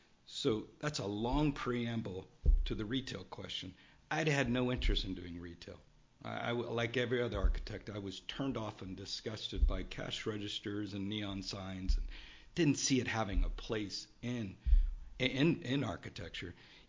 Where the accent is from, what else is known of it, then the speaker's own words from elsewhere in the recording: Loxahatchee, Florida, United States; I grew up out near Loxahatchee, Florida, in the Everglades swamps. House was on stilts, and we didn't have a lot to do. I lived on dirt roads